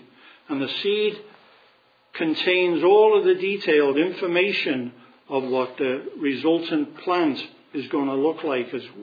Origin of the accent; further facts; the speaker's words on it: England, United Kingdom; I'm going to call it tomato because I'm English.